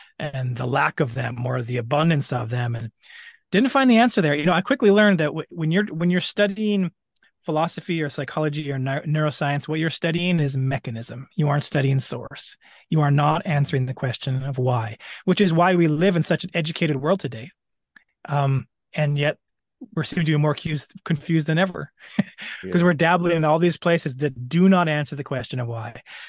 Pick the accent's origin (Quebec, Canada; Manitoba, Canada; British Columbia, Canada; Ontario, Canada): British Columbia, Canada; moved away as an adult; now in United States; I'm originally from Canada, a Canadian born and raised. I've now lived in the United States for 7 years and am a legal resident here. I was raised a poor kid in British Columbia, Canada.